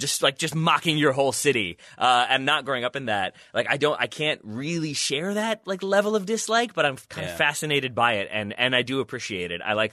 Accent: United States; me as an American liking Manchester United and watching the Premier League

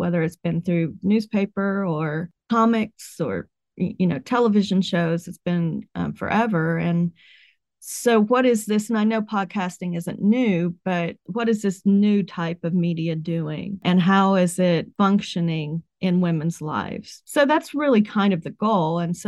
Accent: West Virginia, United States; I grew up in West Virginia and so the opioid epidemic, but not while I was growing up.

